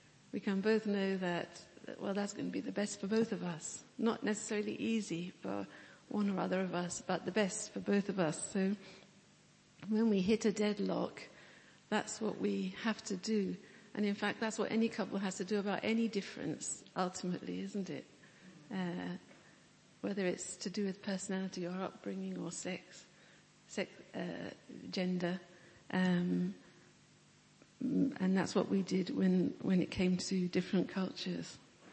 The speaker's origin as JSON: {"language": "English", "region": "England", "country": "United Kingdom", "lives_now": "Ghana", "said": "I'm from England. John is from Ghana. And we live in Ghana."}